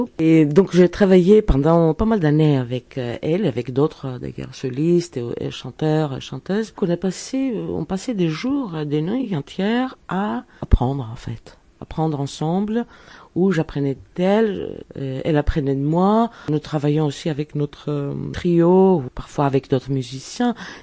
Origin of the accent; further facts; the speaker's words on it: Greece; j'ai grandi en Grèce